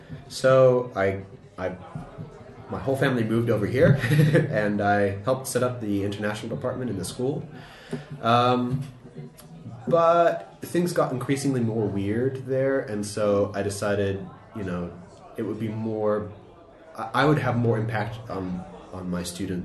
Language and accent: English; New Zealand; But you know, I come from New Zealand mostly, so that's how they talk over there anyways.